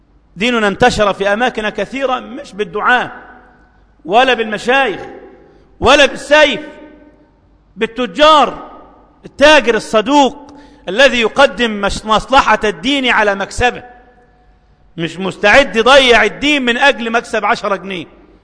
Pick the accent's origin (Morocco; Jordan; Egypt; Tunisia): Egypt; اللهم اجعل مصرنا أمنا أمانا وسائر بلاد المؤمنين، اللهم اجعل بلدنا مصر أمنا أمانا وسائر بلاد المسلمين.